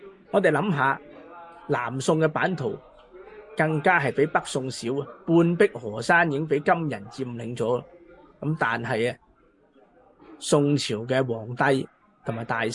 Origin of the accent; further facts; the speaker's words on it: Hong Kong; 以南方人嚟讲啊，虽然我都喺香港土生土长嘅